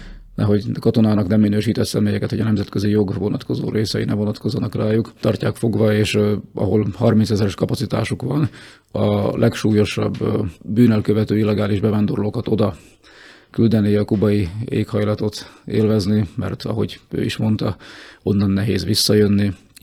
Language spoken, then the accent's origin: Hungarian; Slovakia; Szlovákia magyarként másképp látjuk ezt